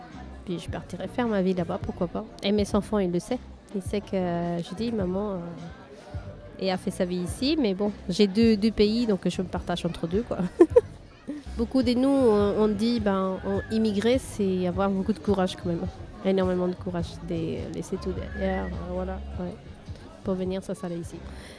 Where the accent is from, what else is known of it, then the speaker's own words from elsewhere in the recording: Peru; moved away; c'est comme si que je repense toujours au jour que je suis partie du Pérou, en fait. Je me suis déracinée de là-bas pour m'installer ici.